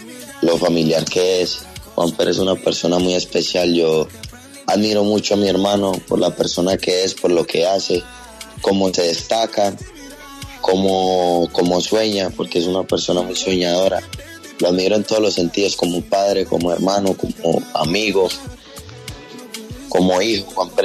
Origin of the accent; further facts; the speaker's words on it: Medellín, Antioquia, Colombia; Sí, soy de Medellín, somos de la Comuna 13.